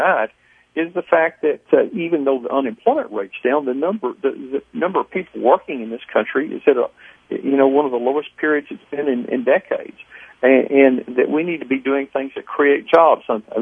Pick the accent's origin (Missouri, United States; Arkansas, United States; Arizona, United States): Missouri, United States; St. Louis; born there; I mean, I was born in St. Louis, Missouri, and have a birth certificate